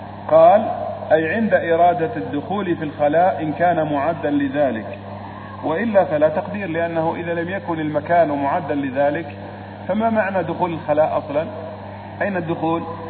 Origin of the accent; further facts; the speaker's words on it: Upper Egypt, Egypt; وأذكر وأنا طفل صغير كنت أذهب إلى بلدتي في الصعيد